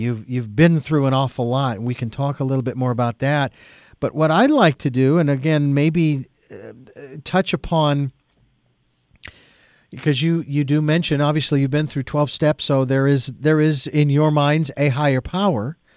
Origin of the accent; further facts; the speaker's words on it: Phoenix, Arizona, United States; especially in my hometown of Phoenix, Arizona, where we used to go.